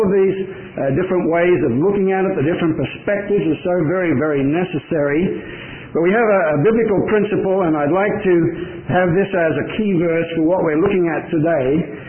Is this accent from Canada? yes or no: no; Sydney, New South Wales, Australia; accent: Australian; moved away as an adult; also born or lived in Colombia; I have a bit of an accent, and that's because I come from Australia. I grew up in the assemblies in Sydney and commanded to the Lord's work in Colombia as a missionary in 1968, and spent 20 years there.